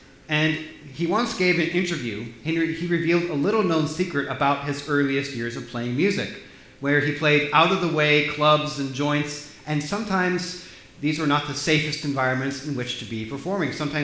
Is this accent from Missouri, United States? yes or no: no; Spokane, Washington, United States; when I was growing up in Spokane, Washington, music was very much a staple in my home.